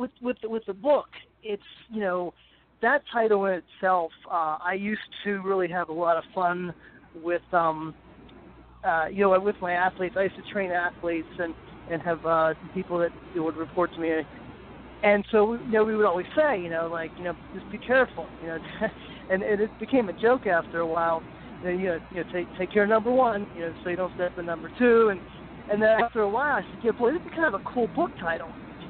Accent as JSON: {"language": "English", "town": "Pittsburgh", "region": "Pennsylvania", "country": "United States", "said": "I'm from Pittsburgh, and we didn't get the snow either"}